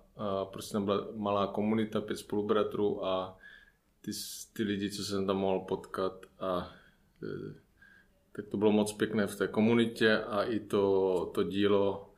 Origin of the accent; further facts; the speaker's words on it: Zlín Region, Czechia; když jsem jako původem z Valašska, tak se mě líbilo i v té Plzni